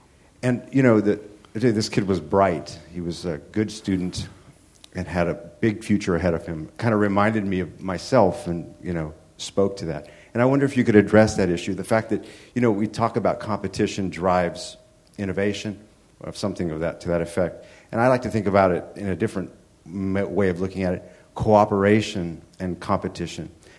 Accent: Tulare, California, United States; I grew up in Tulare, California, which, if anybody knows, it's, well, for some who know, it's like the Appalachia of the West.

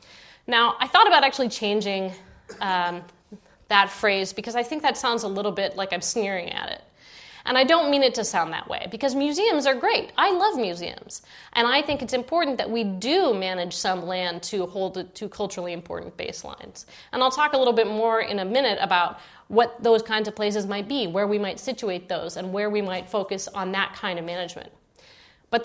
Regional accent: Seattle, Washington, United States; growing up, I grew up in Seattle. I would go camping and hiking in the old growth forest there.

